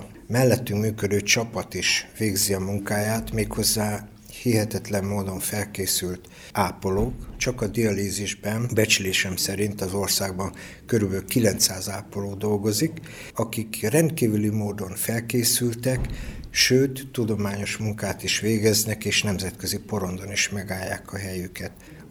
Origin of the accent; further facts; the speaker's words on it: Debrecen, Hajdú-Bihar, Hungary; Nem mellesleg debreceniként elmondható